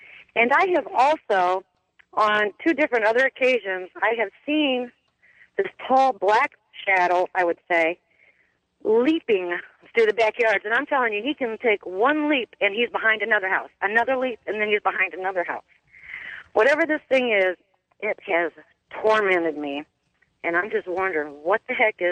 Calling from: Grinnell, Iowa, United States; I'm calling from Grinnell, Iowa.

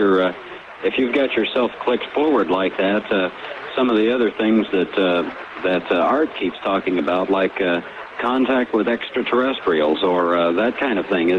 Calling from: Kansas City, Missouri, United States; I'm calling from Kansas City, listening to you on News Talk 710 KCMO.

